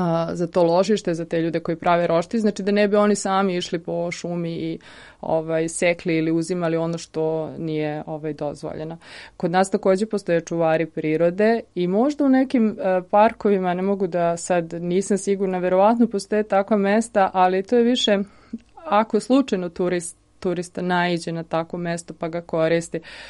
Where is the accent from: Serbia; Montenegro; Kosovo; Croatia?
Serbia; Tako da ima nekih stvari koje kod nas u Srbiji nema